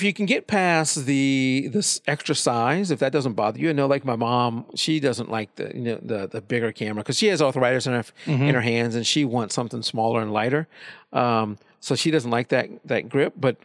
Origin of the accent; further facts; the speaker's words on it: Louisiana, United States; And where I grew up down in South Louisiana, there wasn't much